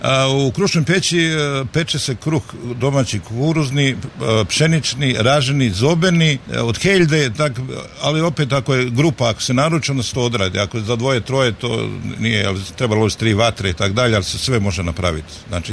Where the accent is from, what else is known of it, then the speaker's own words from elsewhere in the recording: Zagreb, City of Zagreb, Croatia; pošto sam odrastao u Zagrebu